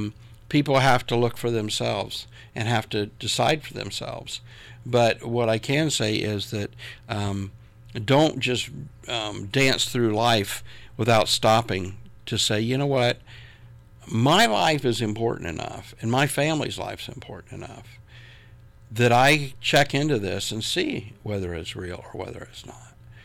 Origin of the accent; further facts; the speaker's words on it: Columbus, Ohio, United States; born there; I was born in Columbus, Ohio, but I should have been born in Missouri, because it's the show me state.